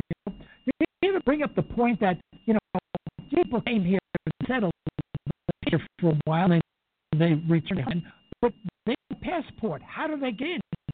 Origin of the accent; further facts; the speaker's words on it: New York City, New York, United States; I mean, I was born and raised in East New York.